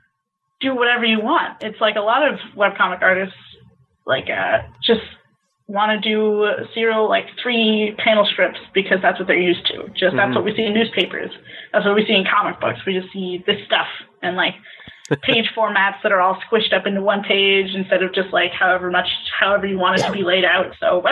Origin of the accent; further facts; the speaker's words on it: United States; Nope, I'm moving back to the States.